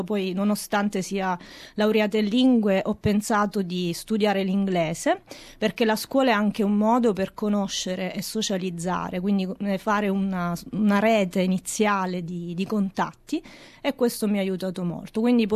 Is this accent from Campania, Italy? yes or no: no; Palermo, Sicily, Italy; moved away as an adult; now in Australia; Allora, io sono di Palermo, ho 33 anni